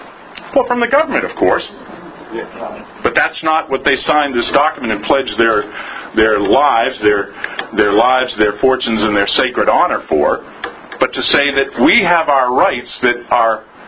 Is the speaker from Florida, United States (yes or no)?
no; New Hampshire, United States; also born or lived in Lexington; not because I was born in Lexington, born there and raised here in New Hampshire